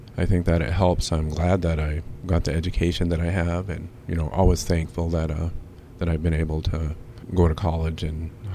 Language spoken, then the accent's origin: English; Minnesota, United States; I'm from the Boyce Fort Reservation.